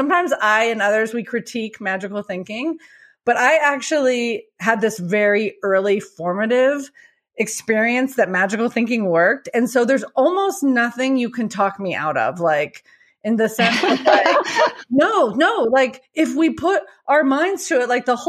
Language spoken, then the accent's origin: English; Tucson, Arizona, United States; Sure. I grew up in Tucson, Arizona. People think of Tucson one way today, but when I grew up there, I grew up at a high school with a 50% graduation rate